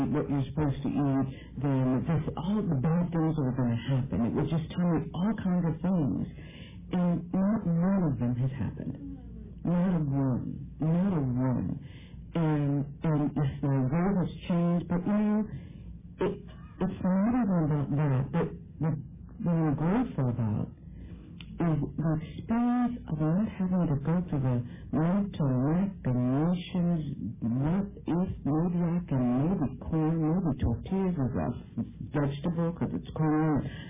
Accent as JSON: {"language": "English", "town": "Chicago", "region": "Illinois", "country": "United States", "said": "Harlan, I'm from Chicago. And I came into a program in Chicago back in the late 80s."}